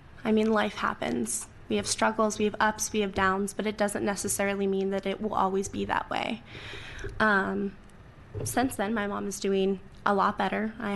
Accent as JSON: {"language": "English", "town": "Vernonia", "region": "Oregon", "country": "United States", "tie": "born or raised there", "said": "I grew up in Columbia County, a very small county in a small town, Vernonia, Oregon."}